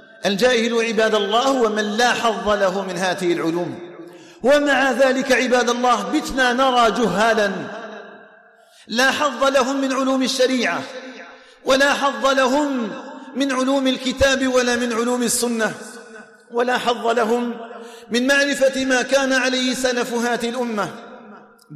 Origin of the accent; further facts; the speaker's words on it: Algeria; أن يجعل بلدنا الجزائر آمنا مطمئنا